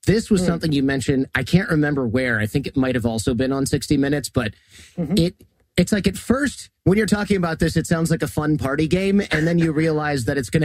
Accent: Detroit, Michigan, United States; Where I grew up near in Detroit

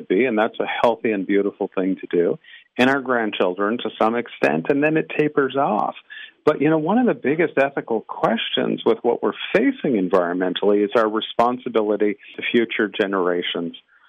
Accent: Canada; being Canadian, in the arc of my career

